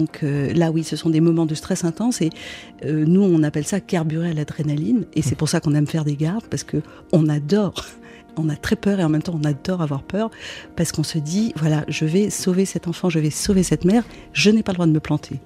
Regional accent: Lebanon; Vous savez que je viens du Liban, c'est un pays où l'avortement reste interdit

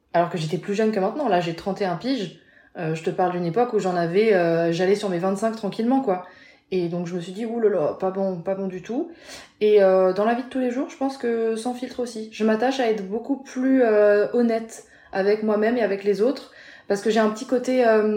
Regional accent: Strasbourg, Grand Est, France; Je suis de Strasbourg, j'étudiais à Paris, j'étudiais le journalisme

